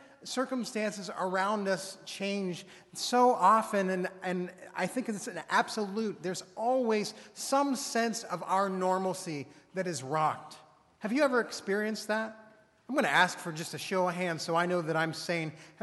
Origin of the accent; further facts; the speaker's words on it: Pennsylvania, United States; I came from Western Pennsylvania with all of my dreams packed into a black Ford Taurus.